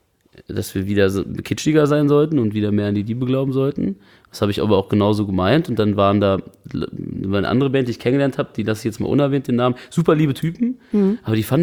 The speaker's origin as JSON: {"language": "German", "region": "Harz", "country": "Germany", "said": "Aus dem Harz."}